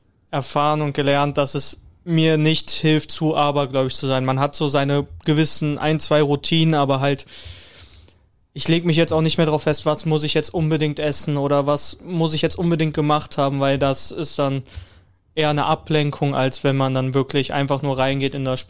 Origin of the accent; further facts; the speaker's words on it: Düsseldorf, North Rhine-Westphalia, Germany; Also natürlich als Düsseldorfer gegen Köln ist es natürlich nochmal...